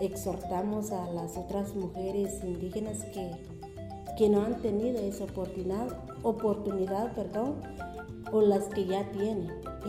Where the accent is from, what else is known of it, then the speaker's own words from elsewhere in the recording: Guatemala; Eso esperamos nosotros como guatemalteca